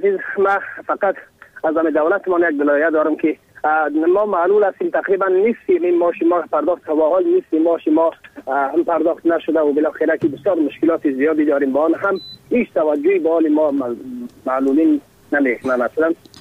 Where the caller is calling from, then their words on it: Badakhshan, Afghanistan; از بدخشانم